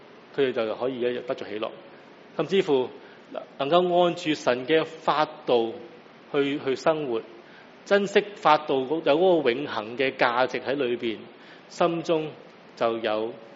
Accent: China; 如果你或者我哋中国人冇呢、這个即是对于食吸毒啊或大麻嗰啲咪比较谨慎啲啦。

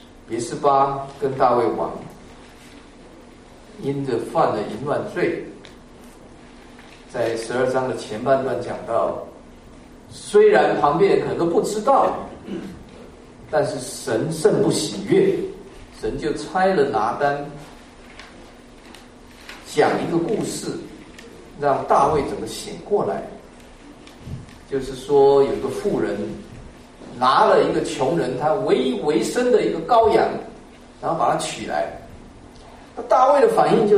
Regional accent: China; 那我们中国人的这个成语叫做生离死别。

